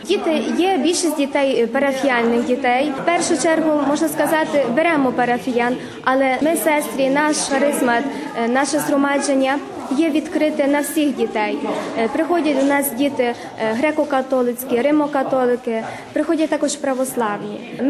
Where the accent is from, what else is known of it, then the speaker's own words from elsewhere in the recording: Strilchi, Lviv Oblast, Ukraine; Я походжу з Стрільчі, з Мостиського району.